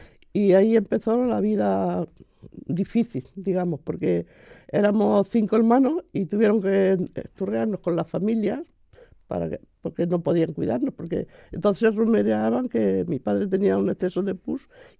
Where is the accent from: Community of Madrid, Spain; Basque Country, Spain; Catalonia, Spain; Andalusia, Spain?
Andalusia, Spain; born there; Pues yo nací, voy a ser honesta, porque yo siempre digo que soy granaína, pero realmente nací en la provincia de Almería. Pero yo me siento del pueblo donde han nacido mis padres, mi marido, todas mis raíces.